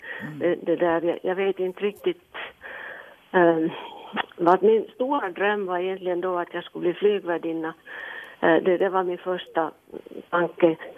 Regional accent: Vaasa, Ostrobothnia, Finland; moved away as an adult; also born or lived in Stockholm / Copenhagen; att jag är ursprungligen hemma från Vasa.

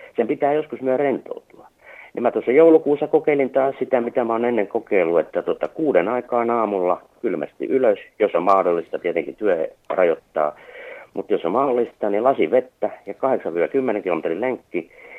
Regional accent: Central Finland, Finland; Mä oon lapsena liikkunut kallioilla Keski-Suomessa

